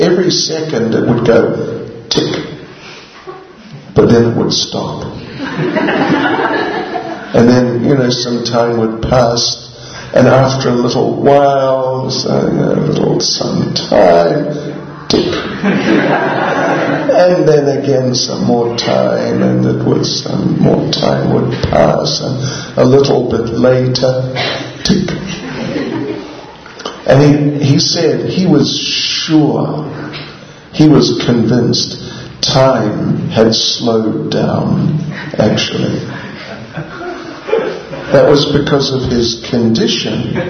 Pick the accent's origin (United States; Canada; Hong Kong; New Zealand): New Zealand; well, I'm from New Zealand.